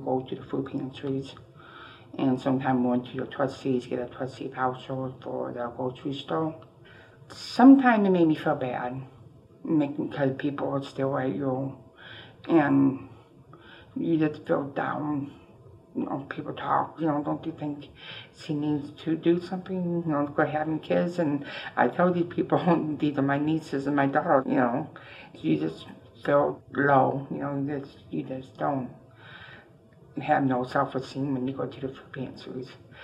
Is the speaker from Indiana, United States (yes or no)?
yes; Leafield, Indiana, United States; now in Valparaiso, United States; I grew up in Leafield, Indiana, with my grandparents. And then I moved to Valpo when I turned 18